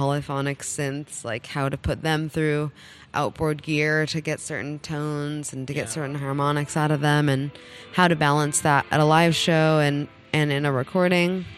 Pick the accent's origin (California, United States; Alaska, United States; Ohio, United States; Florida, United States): California, United States; Los Angeles; I grew up in Los Angeles